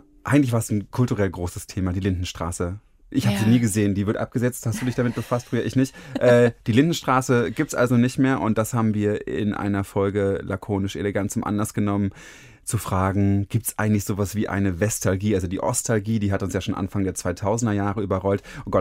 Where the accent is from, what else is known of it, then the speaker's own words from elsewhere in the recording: East Germany, Germany; Aber ich bin eigentlich aus dem Osten und bin dann da hingekommen.